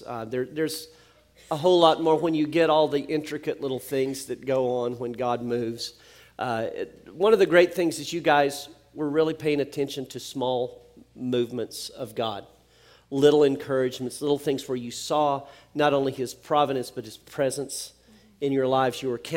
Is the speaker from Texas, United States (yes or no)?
yes; Texas, United States; Texas, who's from my home state?